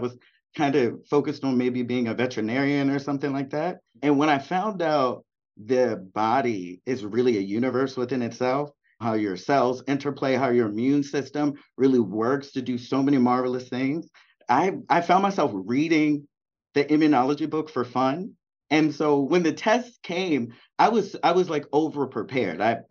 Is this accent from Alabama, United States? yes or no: no; Baltimore, Maryland, United States; I'm Black American. So, you know, my lineage goes back to the slave trade in the United States. My folk have been here for a long time. I grew up in Baltimore, Maryland